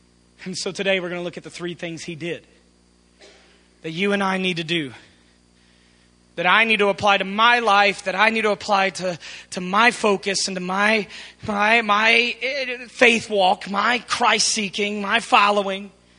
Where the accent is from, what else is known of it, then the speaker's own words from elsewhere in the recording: United States; As an American, if the conditions aren't right, I don't go back.